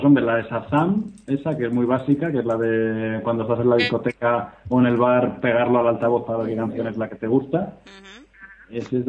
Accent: Spain; los españoles somos más enanos

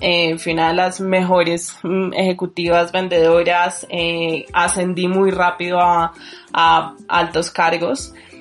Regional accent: Bogotá, Colombia; born there; Nací en Bogotá, sí.

